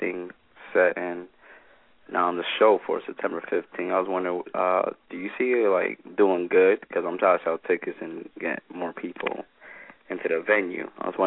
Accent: Connecticut, United States; from Connecticut.

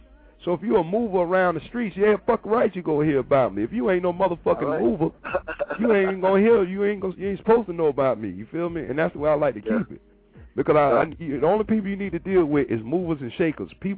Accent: Florida, United States; And it's like, no, man, I'm from Florida, though. I ain't going to say I just rep Florida, but I rep my city.

